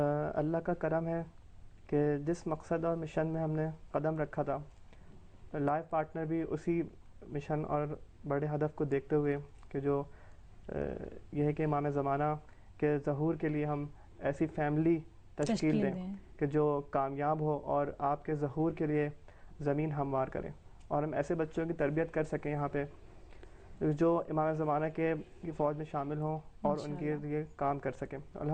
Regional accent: Karachi, Sindh, Pakistan; moved away as an adult; now in Qom, Iran; میں کراچی پاکستان سے ہوں.

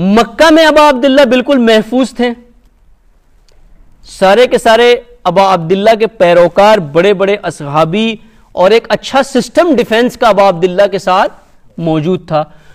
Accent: Pakistan; میں کہیں سے آیا ہوں، میں پاکستان سے آیا ہوں

